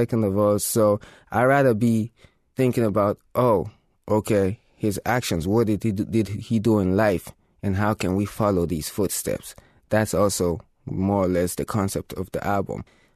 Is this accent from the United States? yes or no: no; Liberia; also born or lived in Sierra Leone; now in Germany; I'm from Liberia and Sierra Leone. I just came back a couple of weeks ago.